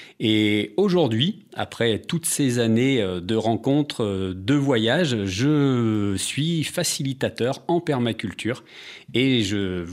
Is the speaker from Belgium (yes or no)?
no; Villefranche, France; born there; moved away as an adult; Je suis né à Villefranche dans les années 70.